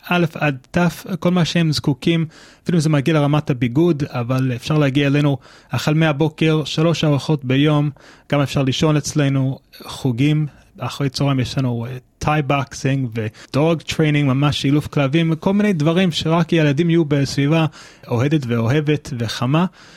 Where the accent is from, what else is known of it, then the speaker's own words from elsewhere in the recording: United States; Hebrew is a second language; now in Israel; אני גדלתי בארצות הברית, אם זה לא ידוע לכם לפי המבטא, לפי העברית.